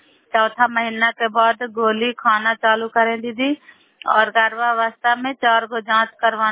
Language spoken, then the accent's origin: Hindi; Bihar, India; नालंदा जिला करौली ब्लॉक के निवासी हूँ